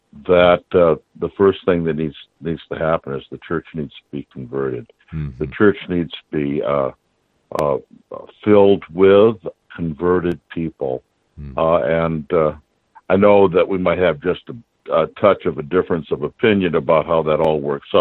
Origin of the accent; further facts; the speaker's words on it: the North, United States; now in Kentucky, United States; I was raised in the North. I'm a Yankee, but now I live in Kentucky.